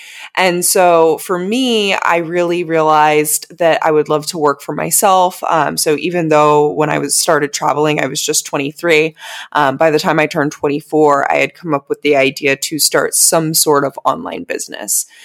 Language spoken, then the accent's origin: English; California, United States; So I'm from the United States originally, from California.